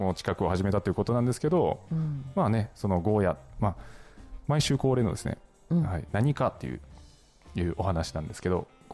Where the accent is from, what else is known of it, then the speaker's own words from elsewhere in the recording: Nagasaki, Japan; こう私のふるさと長崎県の島原半島の方はですね、もうかなり昔からもう一般的だったんです